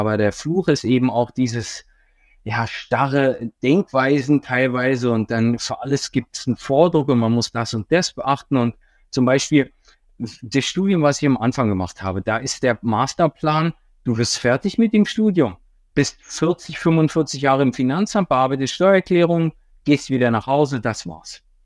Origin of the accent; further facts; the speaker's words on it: Berlin, Germany; ich komme ursprünglich schon immer aus Berlin